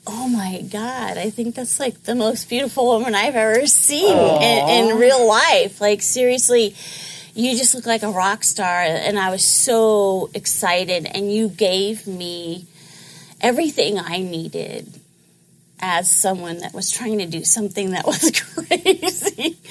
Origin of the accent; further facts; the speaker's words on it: Gilroy, California, United States; I sort of looked at my community because I grew up in Gilroy. Mm. I had cousins in Hollister and Morgan Hill.